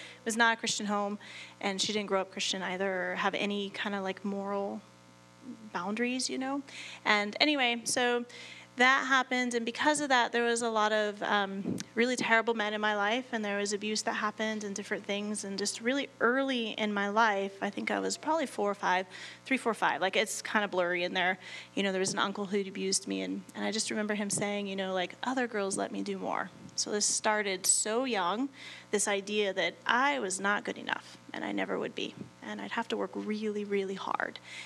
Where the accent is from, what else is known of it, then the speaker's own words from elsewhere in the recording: Olympia, Washington, United States; born there; So I was born down in Washington, and my mom, she got married because she was pregnant, and then got divorced because she probably should never got married. And it was a really ugly divorce, like to the point where I think we left Olympia when I was 3